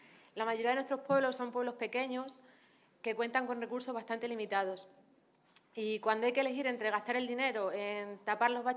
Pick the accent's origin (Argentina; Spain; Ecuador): Spain; Villasbuenas de Gata, Extremadura; Para mi pueblo, para Villas Buenas de Gata